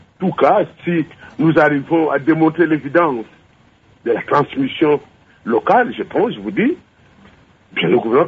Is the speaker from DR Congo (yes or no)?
yes; Matadi, Kongo Central, DR Congo; je viens de Matadi, c'est plein d'Aedes